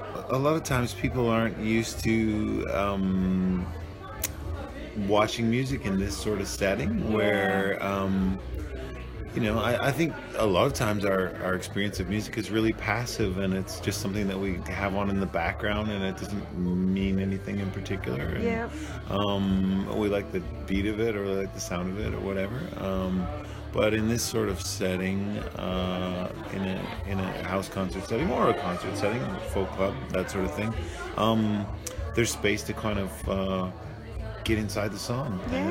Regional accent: Edmonton, Alberta, Canada; I'm from Edmonton, Alberta.

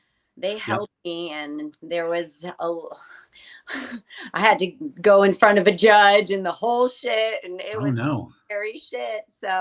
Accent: New York, United States; the ugliest shit that I have seen in the cannabis industry is happening right here in my home state of New York

